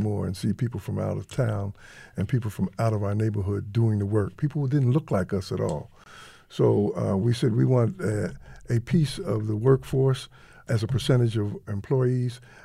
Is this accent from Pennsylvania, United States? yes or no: yes; Philadelphia, Pennsylvania, United States; I was born and raised in the Richard Island Public Housing Project in North Central Philadelphia.